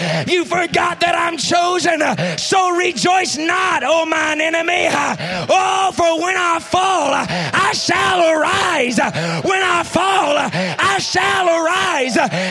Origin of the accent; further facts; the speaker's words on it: Texas, United States; And I got to Texas. And I was preaching just outside of my hometown.